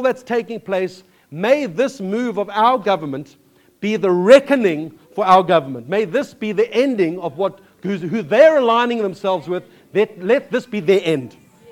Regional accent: South Africa; The challenge that we have as a South African is the path our government are choosing right now.

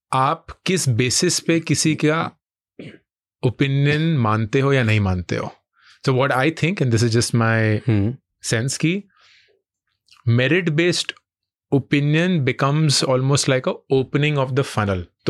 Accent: Delhi, India; now in Mumbai, India; I have experience it क्योंकि मैं दिल्ली से हूँ.

